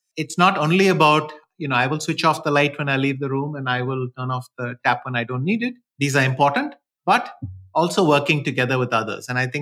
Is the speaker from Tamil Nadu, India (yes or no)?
yes; Chennai, Tamil Nadu, India; I live in Chennai. I grew up in Chennai, and we are one of the most fortunate areas in terms of rain and water bodies, which is why the city grew so much.